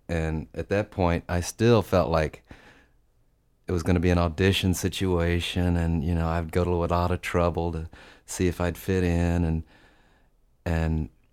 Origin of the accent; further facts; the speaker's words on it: Louisville, Kentucky, United States; Well, I grew up in the Midwest. I'm from Louisville originally.